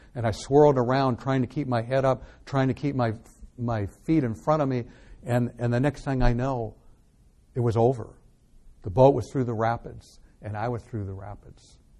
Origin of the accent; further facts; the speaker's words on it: San Francisco, California, United States; First of all, I grew up here. I grew up in San Francisco. And I never, unlike a lot of kids today, I never had actually left California